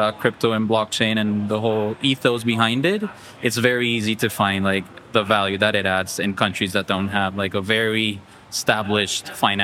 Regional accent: Colombia; moved away as an adult; I'm originally from Colombia, but I moved to work in finance in New York.

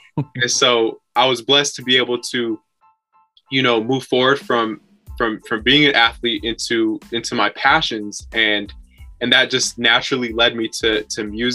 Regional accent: Chicago, Illinois, United States; well, I'm from Chicago, so that's the home of so many great DJs. It's the home of house music as well.

